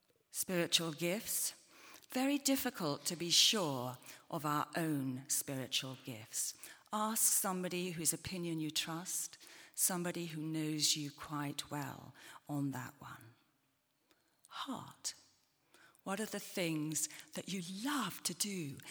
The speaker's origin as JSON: {"language": "English", "country": "United Kingdom", "said": "Or because we're British, what are you quite good at?"}